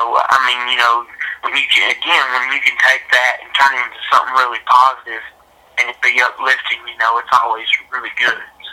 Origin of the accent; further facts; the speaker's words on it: Scottsville, Kentucky, United States; Kent and Darren's from my hometown here in Scottsville. So that was really cool. Mid-South was a big thing in Scottsville, Kentucky.